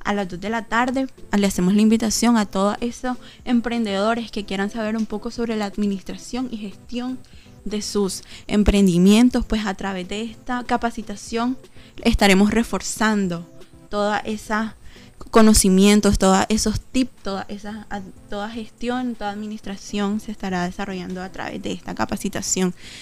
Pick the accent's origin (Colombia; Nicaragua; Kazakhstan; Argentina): Nicaragua; siempre celebrando lo que es mayo, eso que nos representa como nicaragüenses.